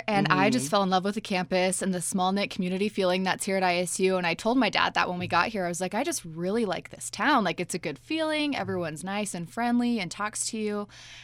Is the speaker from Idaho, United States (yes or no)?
yes; Meridian, Idaho, United States; I am from Boise, and then I grew up in Meridian.